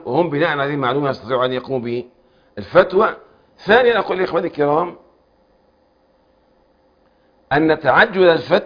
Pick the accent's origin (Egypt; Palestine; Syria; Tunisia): Egypt; Cairo, Cairo Governorate; يعني انا مثلا انا من القاهره